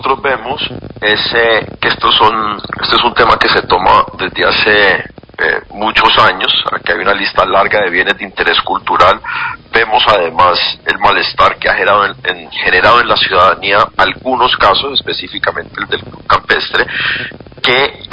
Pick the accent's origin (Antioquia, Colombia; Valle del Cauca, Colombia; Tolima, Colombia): Valle del Cauca, Colombia; Cali; yo como alcalde, yo como caleño